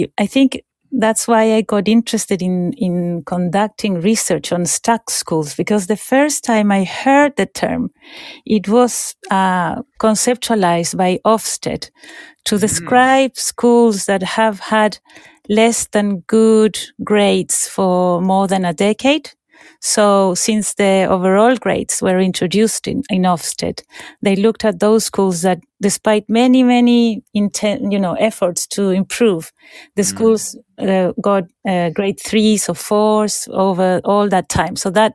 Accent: Chile; now in London, United Kingdom; originally I'm from Chile, yeah. And mm-hmm. And my names are from Spain and French ancestors.

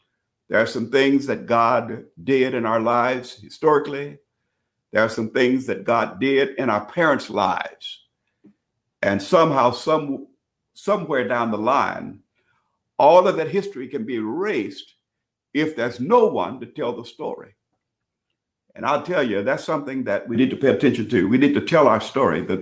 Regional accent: Brooklyn, Illinois, United States; I'm from Brooklyn, Illinois, where we had businesses on the street.

